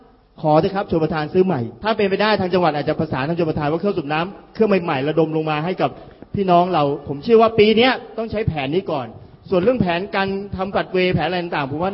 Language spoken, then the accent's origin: Thai; Nakhon Pathom, Thailand; ผมก็เป็นคนนครปฐมคนหนึ่งนะ